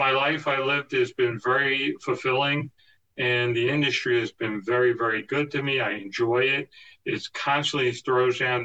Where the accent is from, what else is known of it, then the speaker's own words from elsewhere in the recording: Scarsdale, New York, United States; Oh, wow. I grew up in Scarsdale. I've lived on the same block for 64 years now. My dad's house is right next door. He's passed, but I grew up in that house.